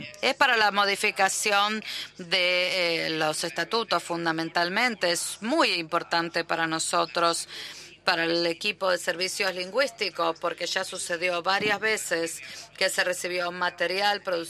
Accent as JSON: {"language": "Spanish", "country": "Trinidad & Tobago", "second_language": "Spanish", "said": "de At Large, de Trinidad y Tobago. Estamos en la región de Latinoamérica y el Caribe y a menudo tenemos comunicaciones en inglés y en español."}